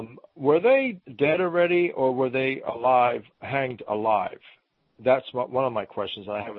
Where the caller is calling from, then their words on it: Baltimore, Maryland, United States; I'm calling from Baltimore.